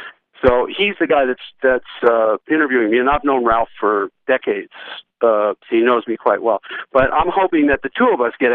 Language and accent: English; Toronto, Ontario, Canada; now in Tennessee, United States; I have a home in Toronto, when I talk about home, I'm talking about TO, and I'm very proud. I'm intensely proud of being a Canadian. In my studio room down in Tennessee